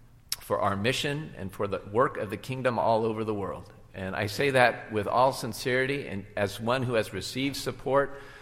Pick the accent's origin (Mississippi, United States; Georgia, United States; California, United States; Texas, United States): California, United States; born there; my parents were immigrants to the United States from South Korea, and I was born in a small town in California.